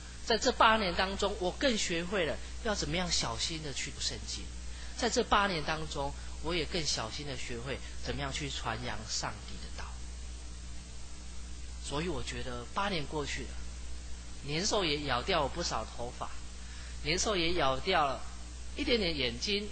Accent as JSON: {"language": "Chinese", "region": "Tainan", "country": "Taiwan", "tie": "born or raised there", "said": "我是在台南长大的，我回到我的家乡，我小时候长大的地方去的时候"}